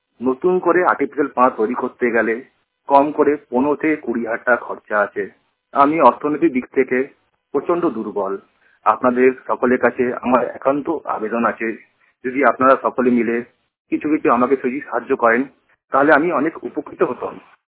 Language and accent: Bangla; Barrackpore, West Bengal, India; আমি একজন দৃষ্টিহীন প্রতিবন্ধী। আমার বাড়ি ব্যারাকপুর, কলকাতা, পশ্চিমবঙ্গ।